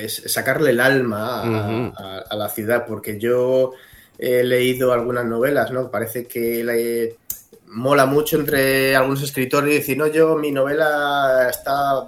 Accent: Salamanca, Castile and León, Spain; yo soy de Salamanca, vivo en Salamanca

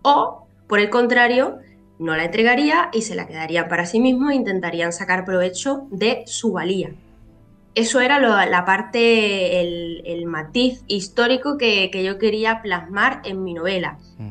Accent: Chiclana de la Frontera, Andalusia, Spain; yo soy de Chiclana, ¿no? Y he vivido en Chiclana y he crecido aquí toda mi vida.

